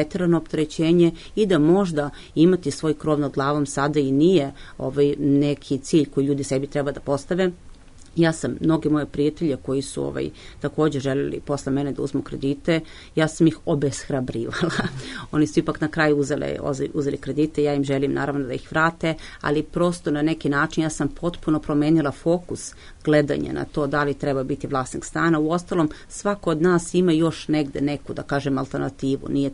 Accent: Požega, Zlatibor District, Serbia; ja sam, da kažem, iz Požege sam, inače iz centralne Srbije, nikada niko od moje generacije, od mojih predaka nije nikada napustio svoje ognjište, niti imao za tim potrebe.

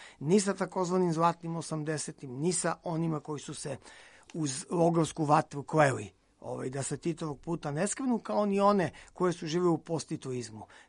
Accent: Prokuplje, Southern and Eastern Serbia, Serbia; born there; ja sam rođen u Prokuplju, tako da ne bih mogao da se složim.

